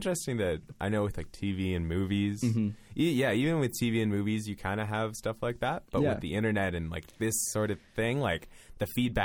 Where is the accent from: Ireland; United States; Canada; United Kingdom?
Canada; Ottawa, Ontario; But like I'm from Ottawa, right?